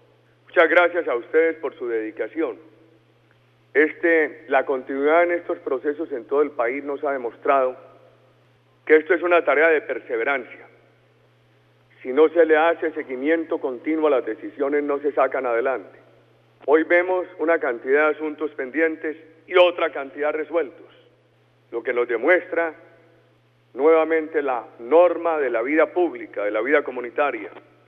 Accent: Colombia; o la noción como los colombianos entendemos el concepto de empresa.

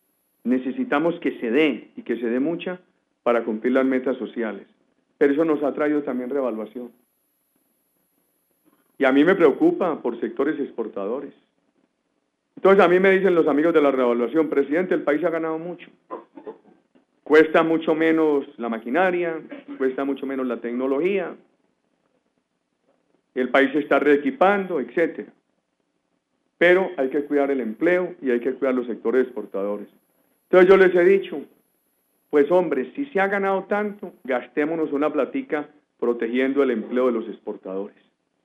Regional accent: Antioquia, Colombia; Exagera por allá lo exagerados que somos los paisas

